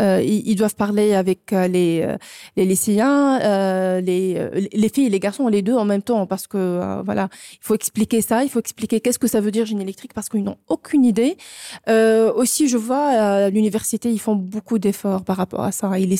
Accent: Tunisia; now in Luxembourg; Oui, je suis tunisienne. J'ai étudié en Tunisie. J'ai aussi enseigné en Tunisie.

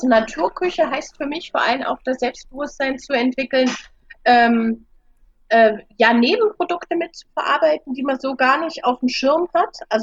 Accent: Germany; Weißt du, wenn ich als Deutsche mit Kardamom arbeite, boah, was bin ich da vorsichtig und unsicher und dieses.

